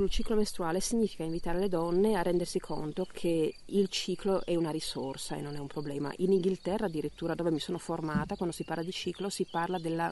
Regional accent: Friuli-Venezia Giulia, Italy; also born or lived in England; E a un certo punto ho sentito il richiamo della terra, il richiamo delle radici, e ho deciso di ritornare nella mia terra, che è appunto il Friuli, e nella zona del Noncello, quindi la parte del Pordenonese.

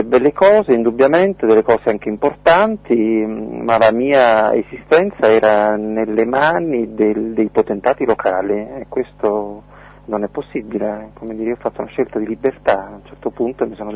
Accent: Naples, Campania, Italy; now in Paris, France; ho fondato parecchi festival nella mia regione, sono di Napoli.

